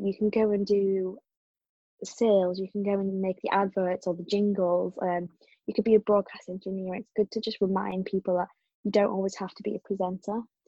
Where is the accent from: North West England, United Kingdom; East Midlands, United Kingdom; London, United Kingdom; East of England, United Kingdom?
North West England, United Kingdom; Carlisle; because I'm originally from Carlisle, like I would never have thought I would be friends with these people